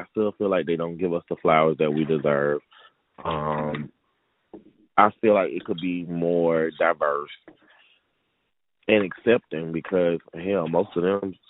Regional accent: Atlanta, Georgia, United States; I am from Atlanta, Georgia.

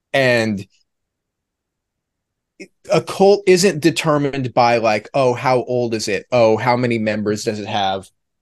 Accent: United States; just from growing up in the United States.

